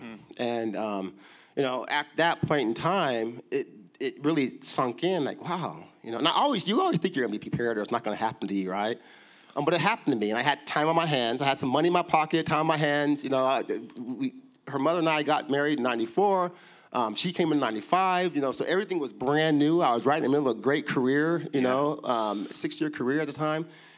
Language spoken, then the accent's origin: English; Kansas, United States; You know, I grew up in Kansas, as I said, and I have seven siblings, and I'm the sixth youngest of eight, and single parent